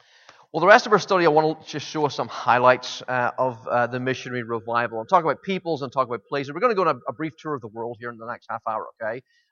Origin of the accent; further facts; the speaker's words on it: United Kingdom; this isn't just because I'm British